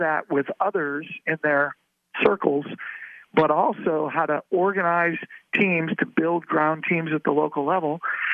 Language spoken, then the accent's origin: English; Texas, United States; like my home state of Texas